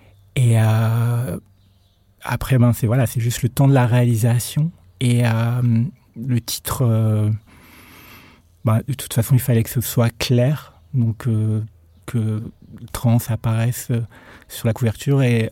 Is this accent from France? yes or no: yes; Hauts-de-France, France; Oui, j'ai pas vécu dans un environnement où je pouvais vraiment oublier que j'étais noire. J'ai grandi dans le Nord-Pas-de-Calais, donc dans les années... Je suis né dans les années 70